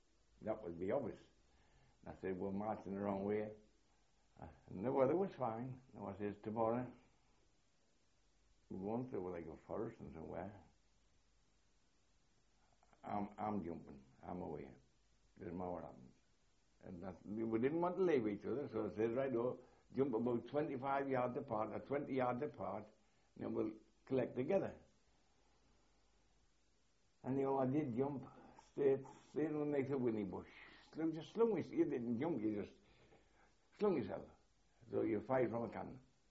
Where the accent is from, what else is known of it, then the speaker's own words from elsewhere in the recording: England, United Kingdom; Or if we had, we wouldn't understand the German maps, being English, all right.